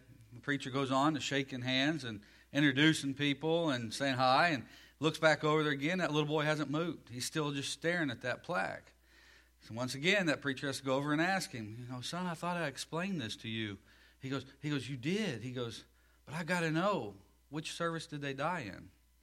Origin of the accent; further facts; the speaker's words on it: the South, United States; accent: Southern; For those that don't know me, I am from the South, as you can tell, the language, the accent.